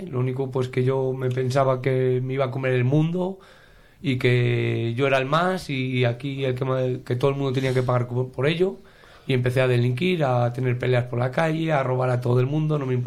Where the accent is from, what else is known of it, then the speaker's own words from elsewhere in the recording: Miranda de Ebro, Castile and León, Spain; born there; Antes, sí, nací en Miranda Ebro.